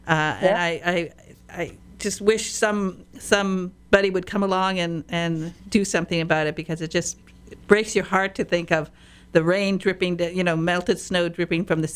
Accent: Michigan, United States; when I was a little girl, I was raised in Upper Peninsula of Michigan

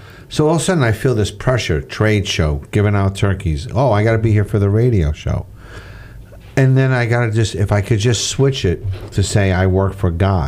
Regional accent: Ithaca, New York, United States; born there; I was born in Ithaca, New York.

